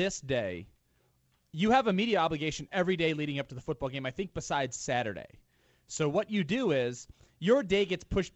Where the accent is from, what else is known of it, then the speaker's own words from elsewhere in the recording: Lorain, Ohio, United States; because I'm a Lorain County guy. I'm from Lorain